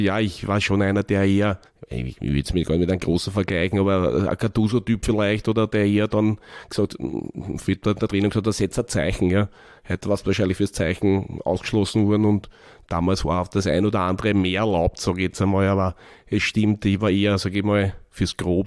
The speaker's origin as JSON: {"language": "German", "region": "Vienna", "country": "Austria", "tie": "born or raised there", "said": "Also bin im 21. aufgewachsen, bin also ein Kind über der Donau. Hab dann eigentlich meine ganze Kindheit in der Gemeindebau in der Mitterhofergasse verbracht."}